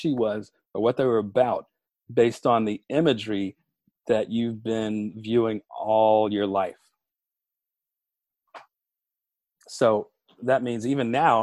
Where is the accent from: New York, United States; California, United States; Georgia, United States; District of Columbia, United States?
New York, United States; I growing up in South Jamaica, Queens, my family lived on a block where a corner.